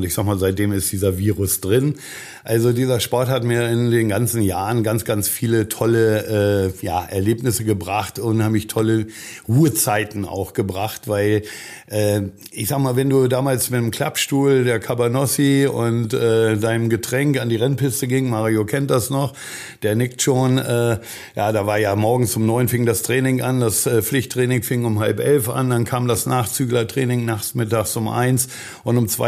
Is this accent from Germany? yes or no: yes; Lower Saxony, Germany; ich komme aus der Lüneburger Heide